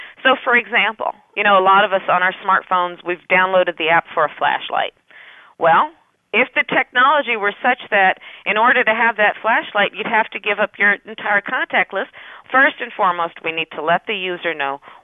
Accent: California, United States; I'm very proud as a Californian in the fact that in our backyard, the technology that is changing the way the world works is developing.

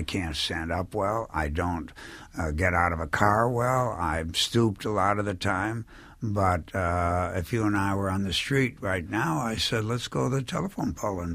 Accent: Winnetka, Illinois, United States; also born or lived in Glencoe; I mean, when I grew up on the North Shore outside of Chicago in Winnetka and Glencoe, and when you go 150 miles west of Lake Michigan, it starts getting very black and white.

